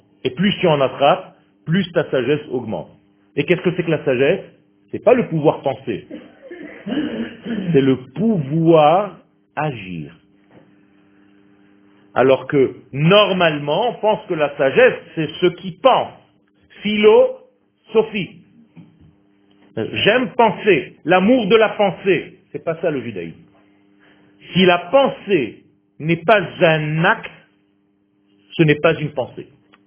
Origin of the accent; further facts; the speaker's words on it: Israel; born there; first language Hebrew; French is a second language; Et moi je suis né Israël. Je suis né en Israël. Ma langue natale c'est l'hébreu.